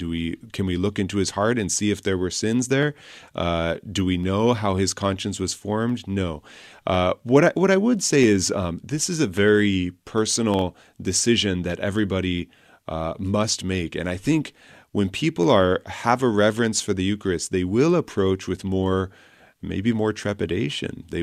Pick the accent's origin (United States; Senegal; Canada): United States; California; born there; I grew up in a family. I was born in California, and in my family, we always went to church